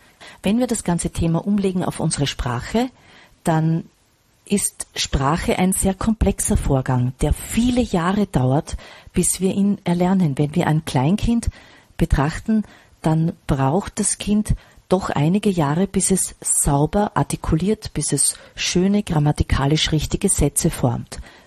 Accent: Burgenland, Austria; bei uns im Burgenland, ich lebe ja in Österreich, ganz im Osten

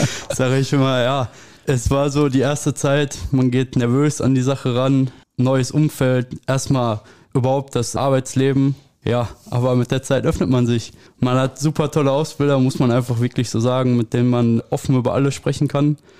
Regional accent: North Rhine-Westphalia, Germany; Ich komme aus dem Pott. Ja, ich komme aus Bergham

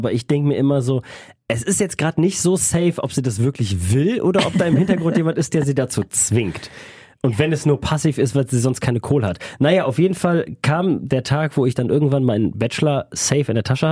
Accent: Düsseldorf, North Rhine-Westphalia, Germany; Ich zum Beispiel als Düsseldorfer

